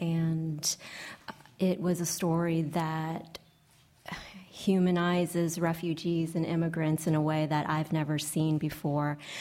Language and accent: English; New Orleans, Louisiana, United States; my parents, my community, the Vietnamese immigrant and refugee community that I grew up with in New Orleans is certainly an inspiration